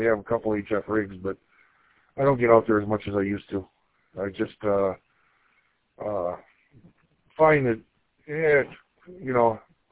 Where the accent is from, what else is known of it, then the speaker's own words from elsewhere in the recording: Gladwin, Michigan, United States; I'm from Gladwin here, from an HD.